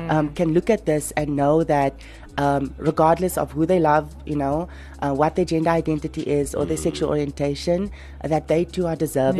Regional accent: Namibia; growing up in Namibia, back, you know, in the 2000s

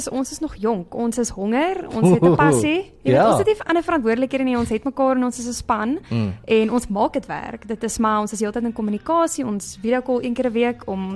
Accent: Paarl, Western Cape, South Africa; now in Port Elizabeth, South Africa; Oorspronkelijk van die Parel af, maar ek bly nou eindelijk in Port Elizabeth.

